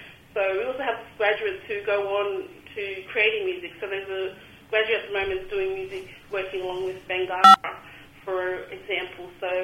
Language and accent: English; Cairns, Queensland, Australia; I was born and bred in Cairns.